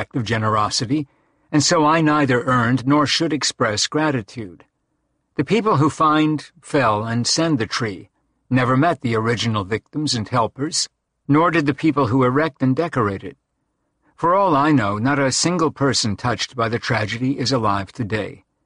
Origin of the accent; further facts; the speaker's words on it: Canada; now in United States; As a Canadian expatriate in New England, I get to feel good twice.